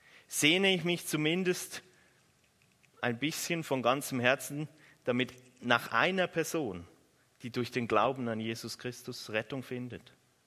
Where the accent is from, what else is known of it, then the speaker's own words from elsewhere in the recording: Switzerland; Ich bin ja Schweizer